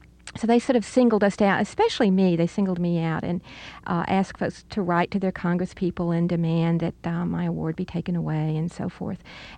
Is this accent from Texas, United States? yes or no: no; Alabama, United States; I grew up in the Deep South in Alabama during my teenage years were during the civil rights battles.